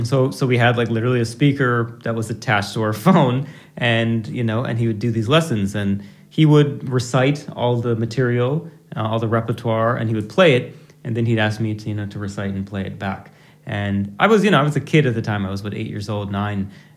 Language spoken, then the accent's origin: English; Kalamazoo, Michigan, United States; also born or lived in Los Angeles; I was born in L.A., Los Angeles, but I grew up mostly in Michigan, in a very small town in southwest Michigan called Kalamazoo.